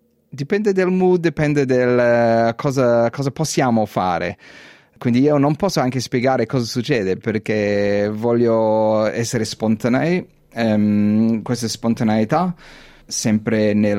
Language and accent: Italian; Sydney, New South Wales, Australia; Era esattamente 30 anni fa qui a Sydney, perché sono originariamente da Sydney, nato a Sydney.